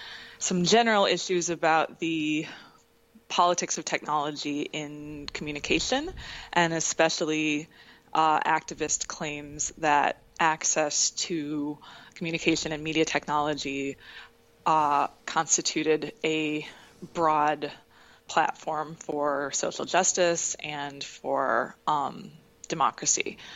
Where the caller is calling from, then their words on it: New York City, New York, United States; I am actually in New York City. I live here and commute out to New Jersey. So, greetings from the Lower East Side.